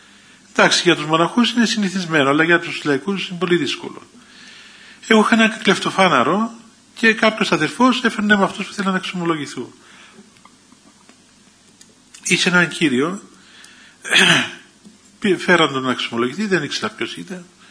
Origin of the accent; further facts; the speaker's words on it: Limassol, Limassol District, Cyprus; now in Mount Athos, Greece; είμαι από την Λεμεσό.